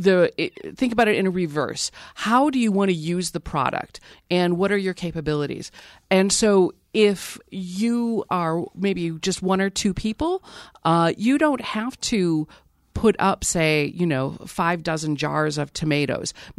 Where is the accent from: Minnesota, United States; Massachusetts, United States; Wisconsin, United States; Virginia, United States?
Wisconsin, United States; Milwaukee; I grew up in Milwaukee, but spent all my summers on my grandmother's farm in Jackson County near Black River Falls.